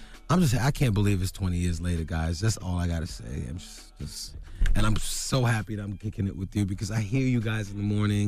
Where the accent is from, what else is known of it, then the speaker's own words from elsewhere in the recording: Brooklyn, New York, United States; I'm from Brooklyn.